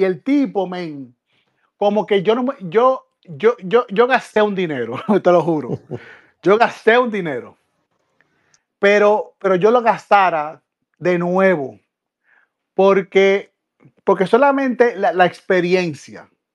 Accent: Villa Consuelo, Distrito Nacional, Dominican Republic; Yo viví en Villa Consuelo mis 20 completos. en un cuartico en Villa Consuelo.

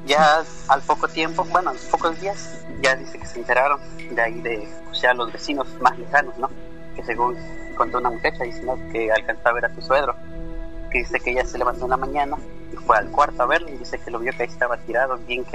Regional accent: Chinautla, Puebla, Mexico; De aquí de donde yo soy es el pueblo de Chinautla, Puebla.

